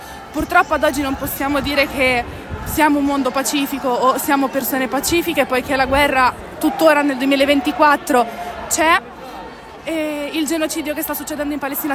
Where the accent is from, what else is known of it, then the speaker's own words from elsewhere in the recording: Marche, Italy; veniamo dalle Marche, quindi ci siamo preparati, abbiamo preso autobus e così via